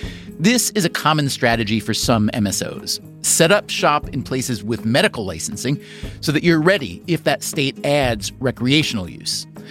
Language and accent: English; New York, United States; As a New Yorker, I can vouch for those headlines.